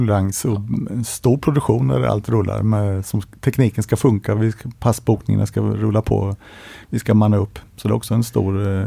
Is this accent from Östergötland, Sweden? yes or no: yes; Mjölby, Östergötland, Sweden; Hemma i Mjölby, jag är en östgöte i grunden